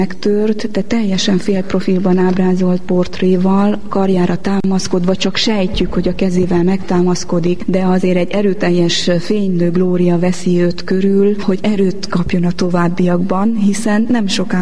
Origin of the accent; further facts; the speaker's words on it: Corund, Harghita, Romania; Ott Korondon ugye katolikusnak neveltek a szüleim, hiszen a falu katolikus maradt a sok-sok református község közepette.